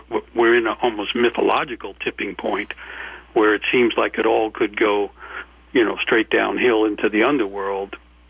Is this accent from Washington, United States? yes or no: no; New York, United States; I grew up in New York, so I watched Trump while I was growing up.